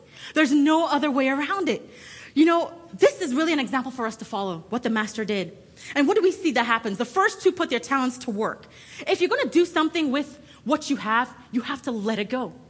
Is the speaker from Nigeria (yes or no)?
yes; Nigeria; moved away; As you all know, I'm from Nigeria, and this really resonates with me because I've seen it happen.